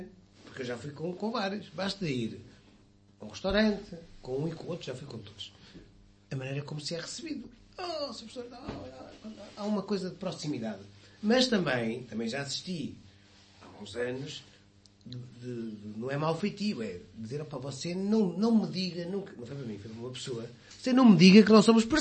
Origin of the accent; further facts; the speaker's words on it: Viseu, Centro, Portugal; porque, por exemplo, eu sou de Viseu, que já era conhecido, é conhecido ainda, não é?